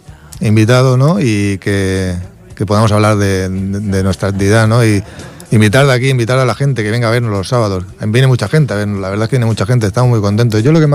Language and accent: Spanish; Ripollet, Catalonia, Spain; born there; Ripollet es mi pueblo. Yo, cuando enseño mi DNI, pone que nací en Ripollet. Y creo que debo ser de los últimos que nací en este pueblo